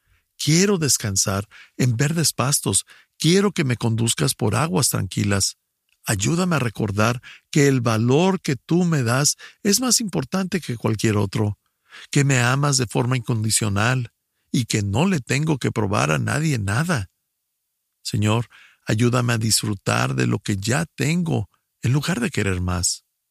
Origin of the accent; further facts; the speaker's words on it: Ecuador; soy del Ecuador.